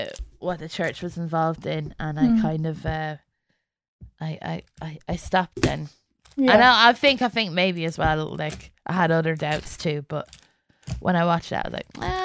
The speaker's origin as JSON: {"language": "English", "region": "London", "country": "United Kingdom", "tie": "born there", "also_born_or_lived": "Germany / Ireland", "said": "I went to school in London for like a year. I was born in London and I moved to Germany and then to Ireland and back to London."}